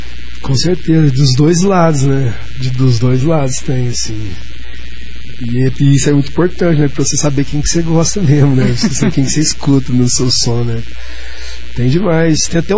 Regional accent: Minas Gerais, Brazil; porque sou mineiro do interior, né? Da roça mesmo, assim, né? Então eu cresci ouvindo modão mesmo

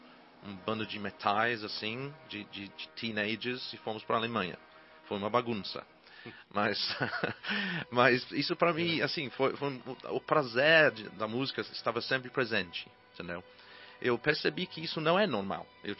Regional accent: England, United Kingdom; Portuguese is a second language; Eu cresci, nasci na num cidadezinho na Inglaterra.

